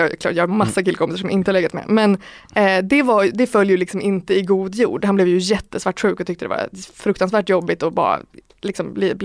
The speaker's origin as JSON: {"language": "Swedish", "town": "Umeå", "region": "Västerbotten County", "country": "Sweden", "said": "Jag bara, jag är från Umeå."}